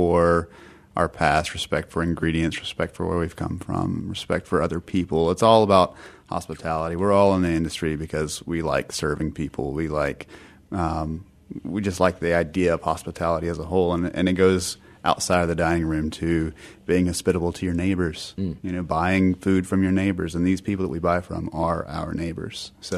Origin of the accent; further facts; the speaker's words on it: Charlotte, North Carolina, United States; also born or lived in Mississippi; I'm from the South. I'm proud to be from the South. Mm-hmm. I was born and raised here in Charlotte and spent summers on my grandparents' farm in Mississippi.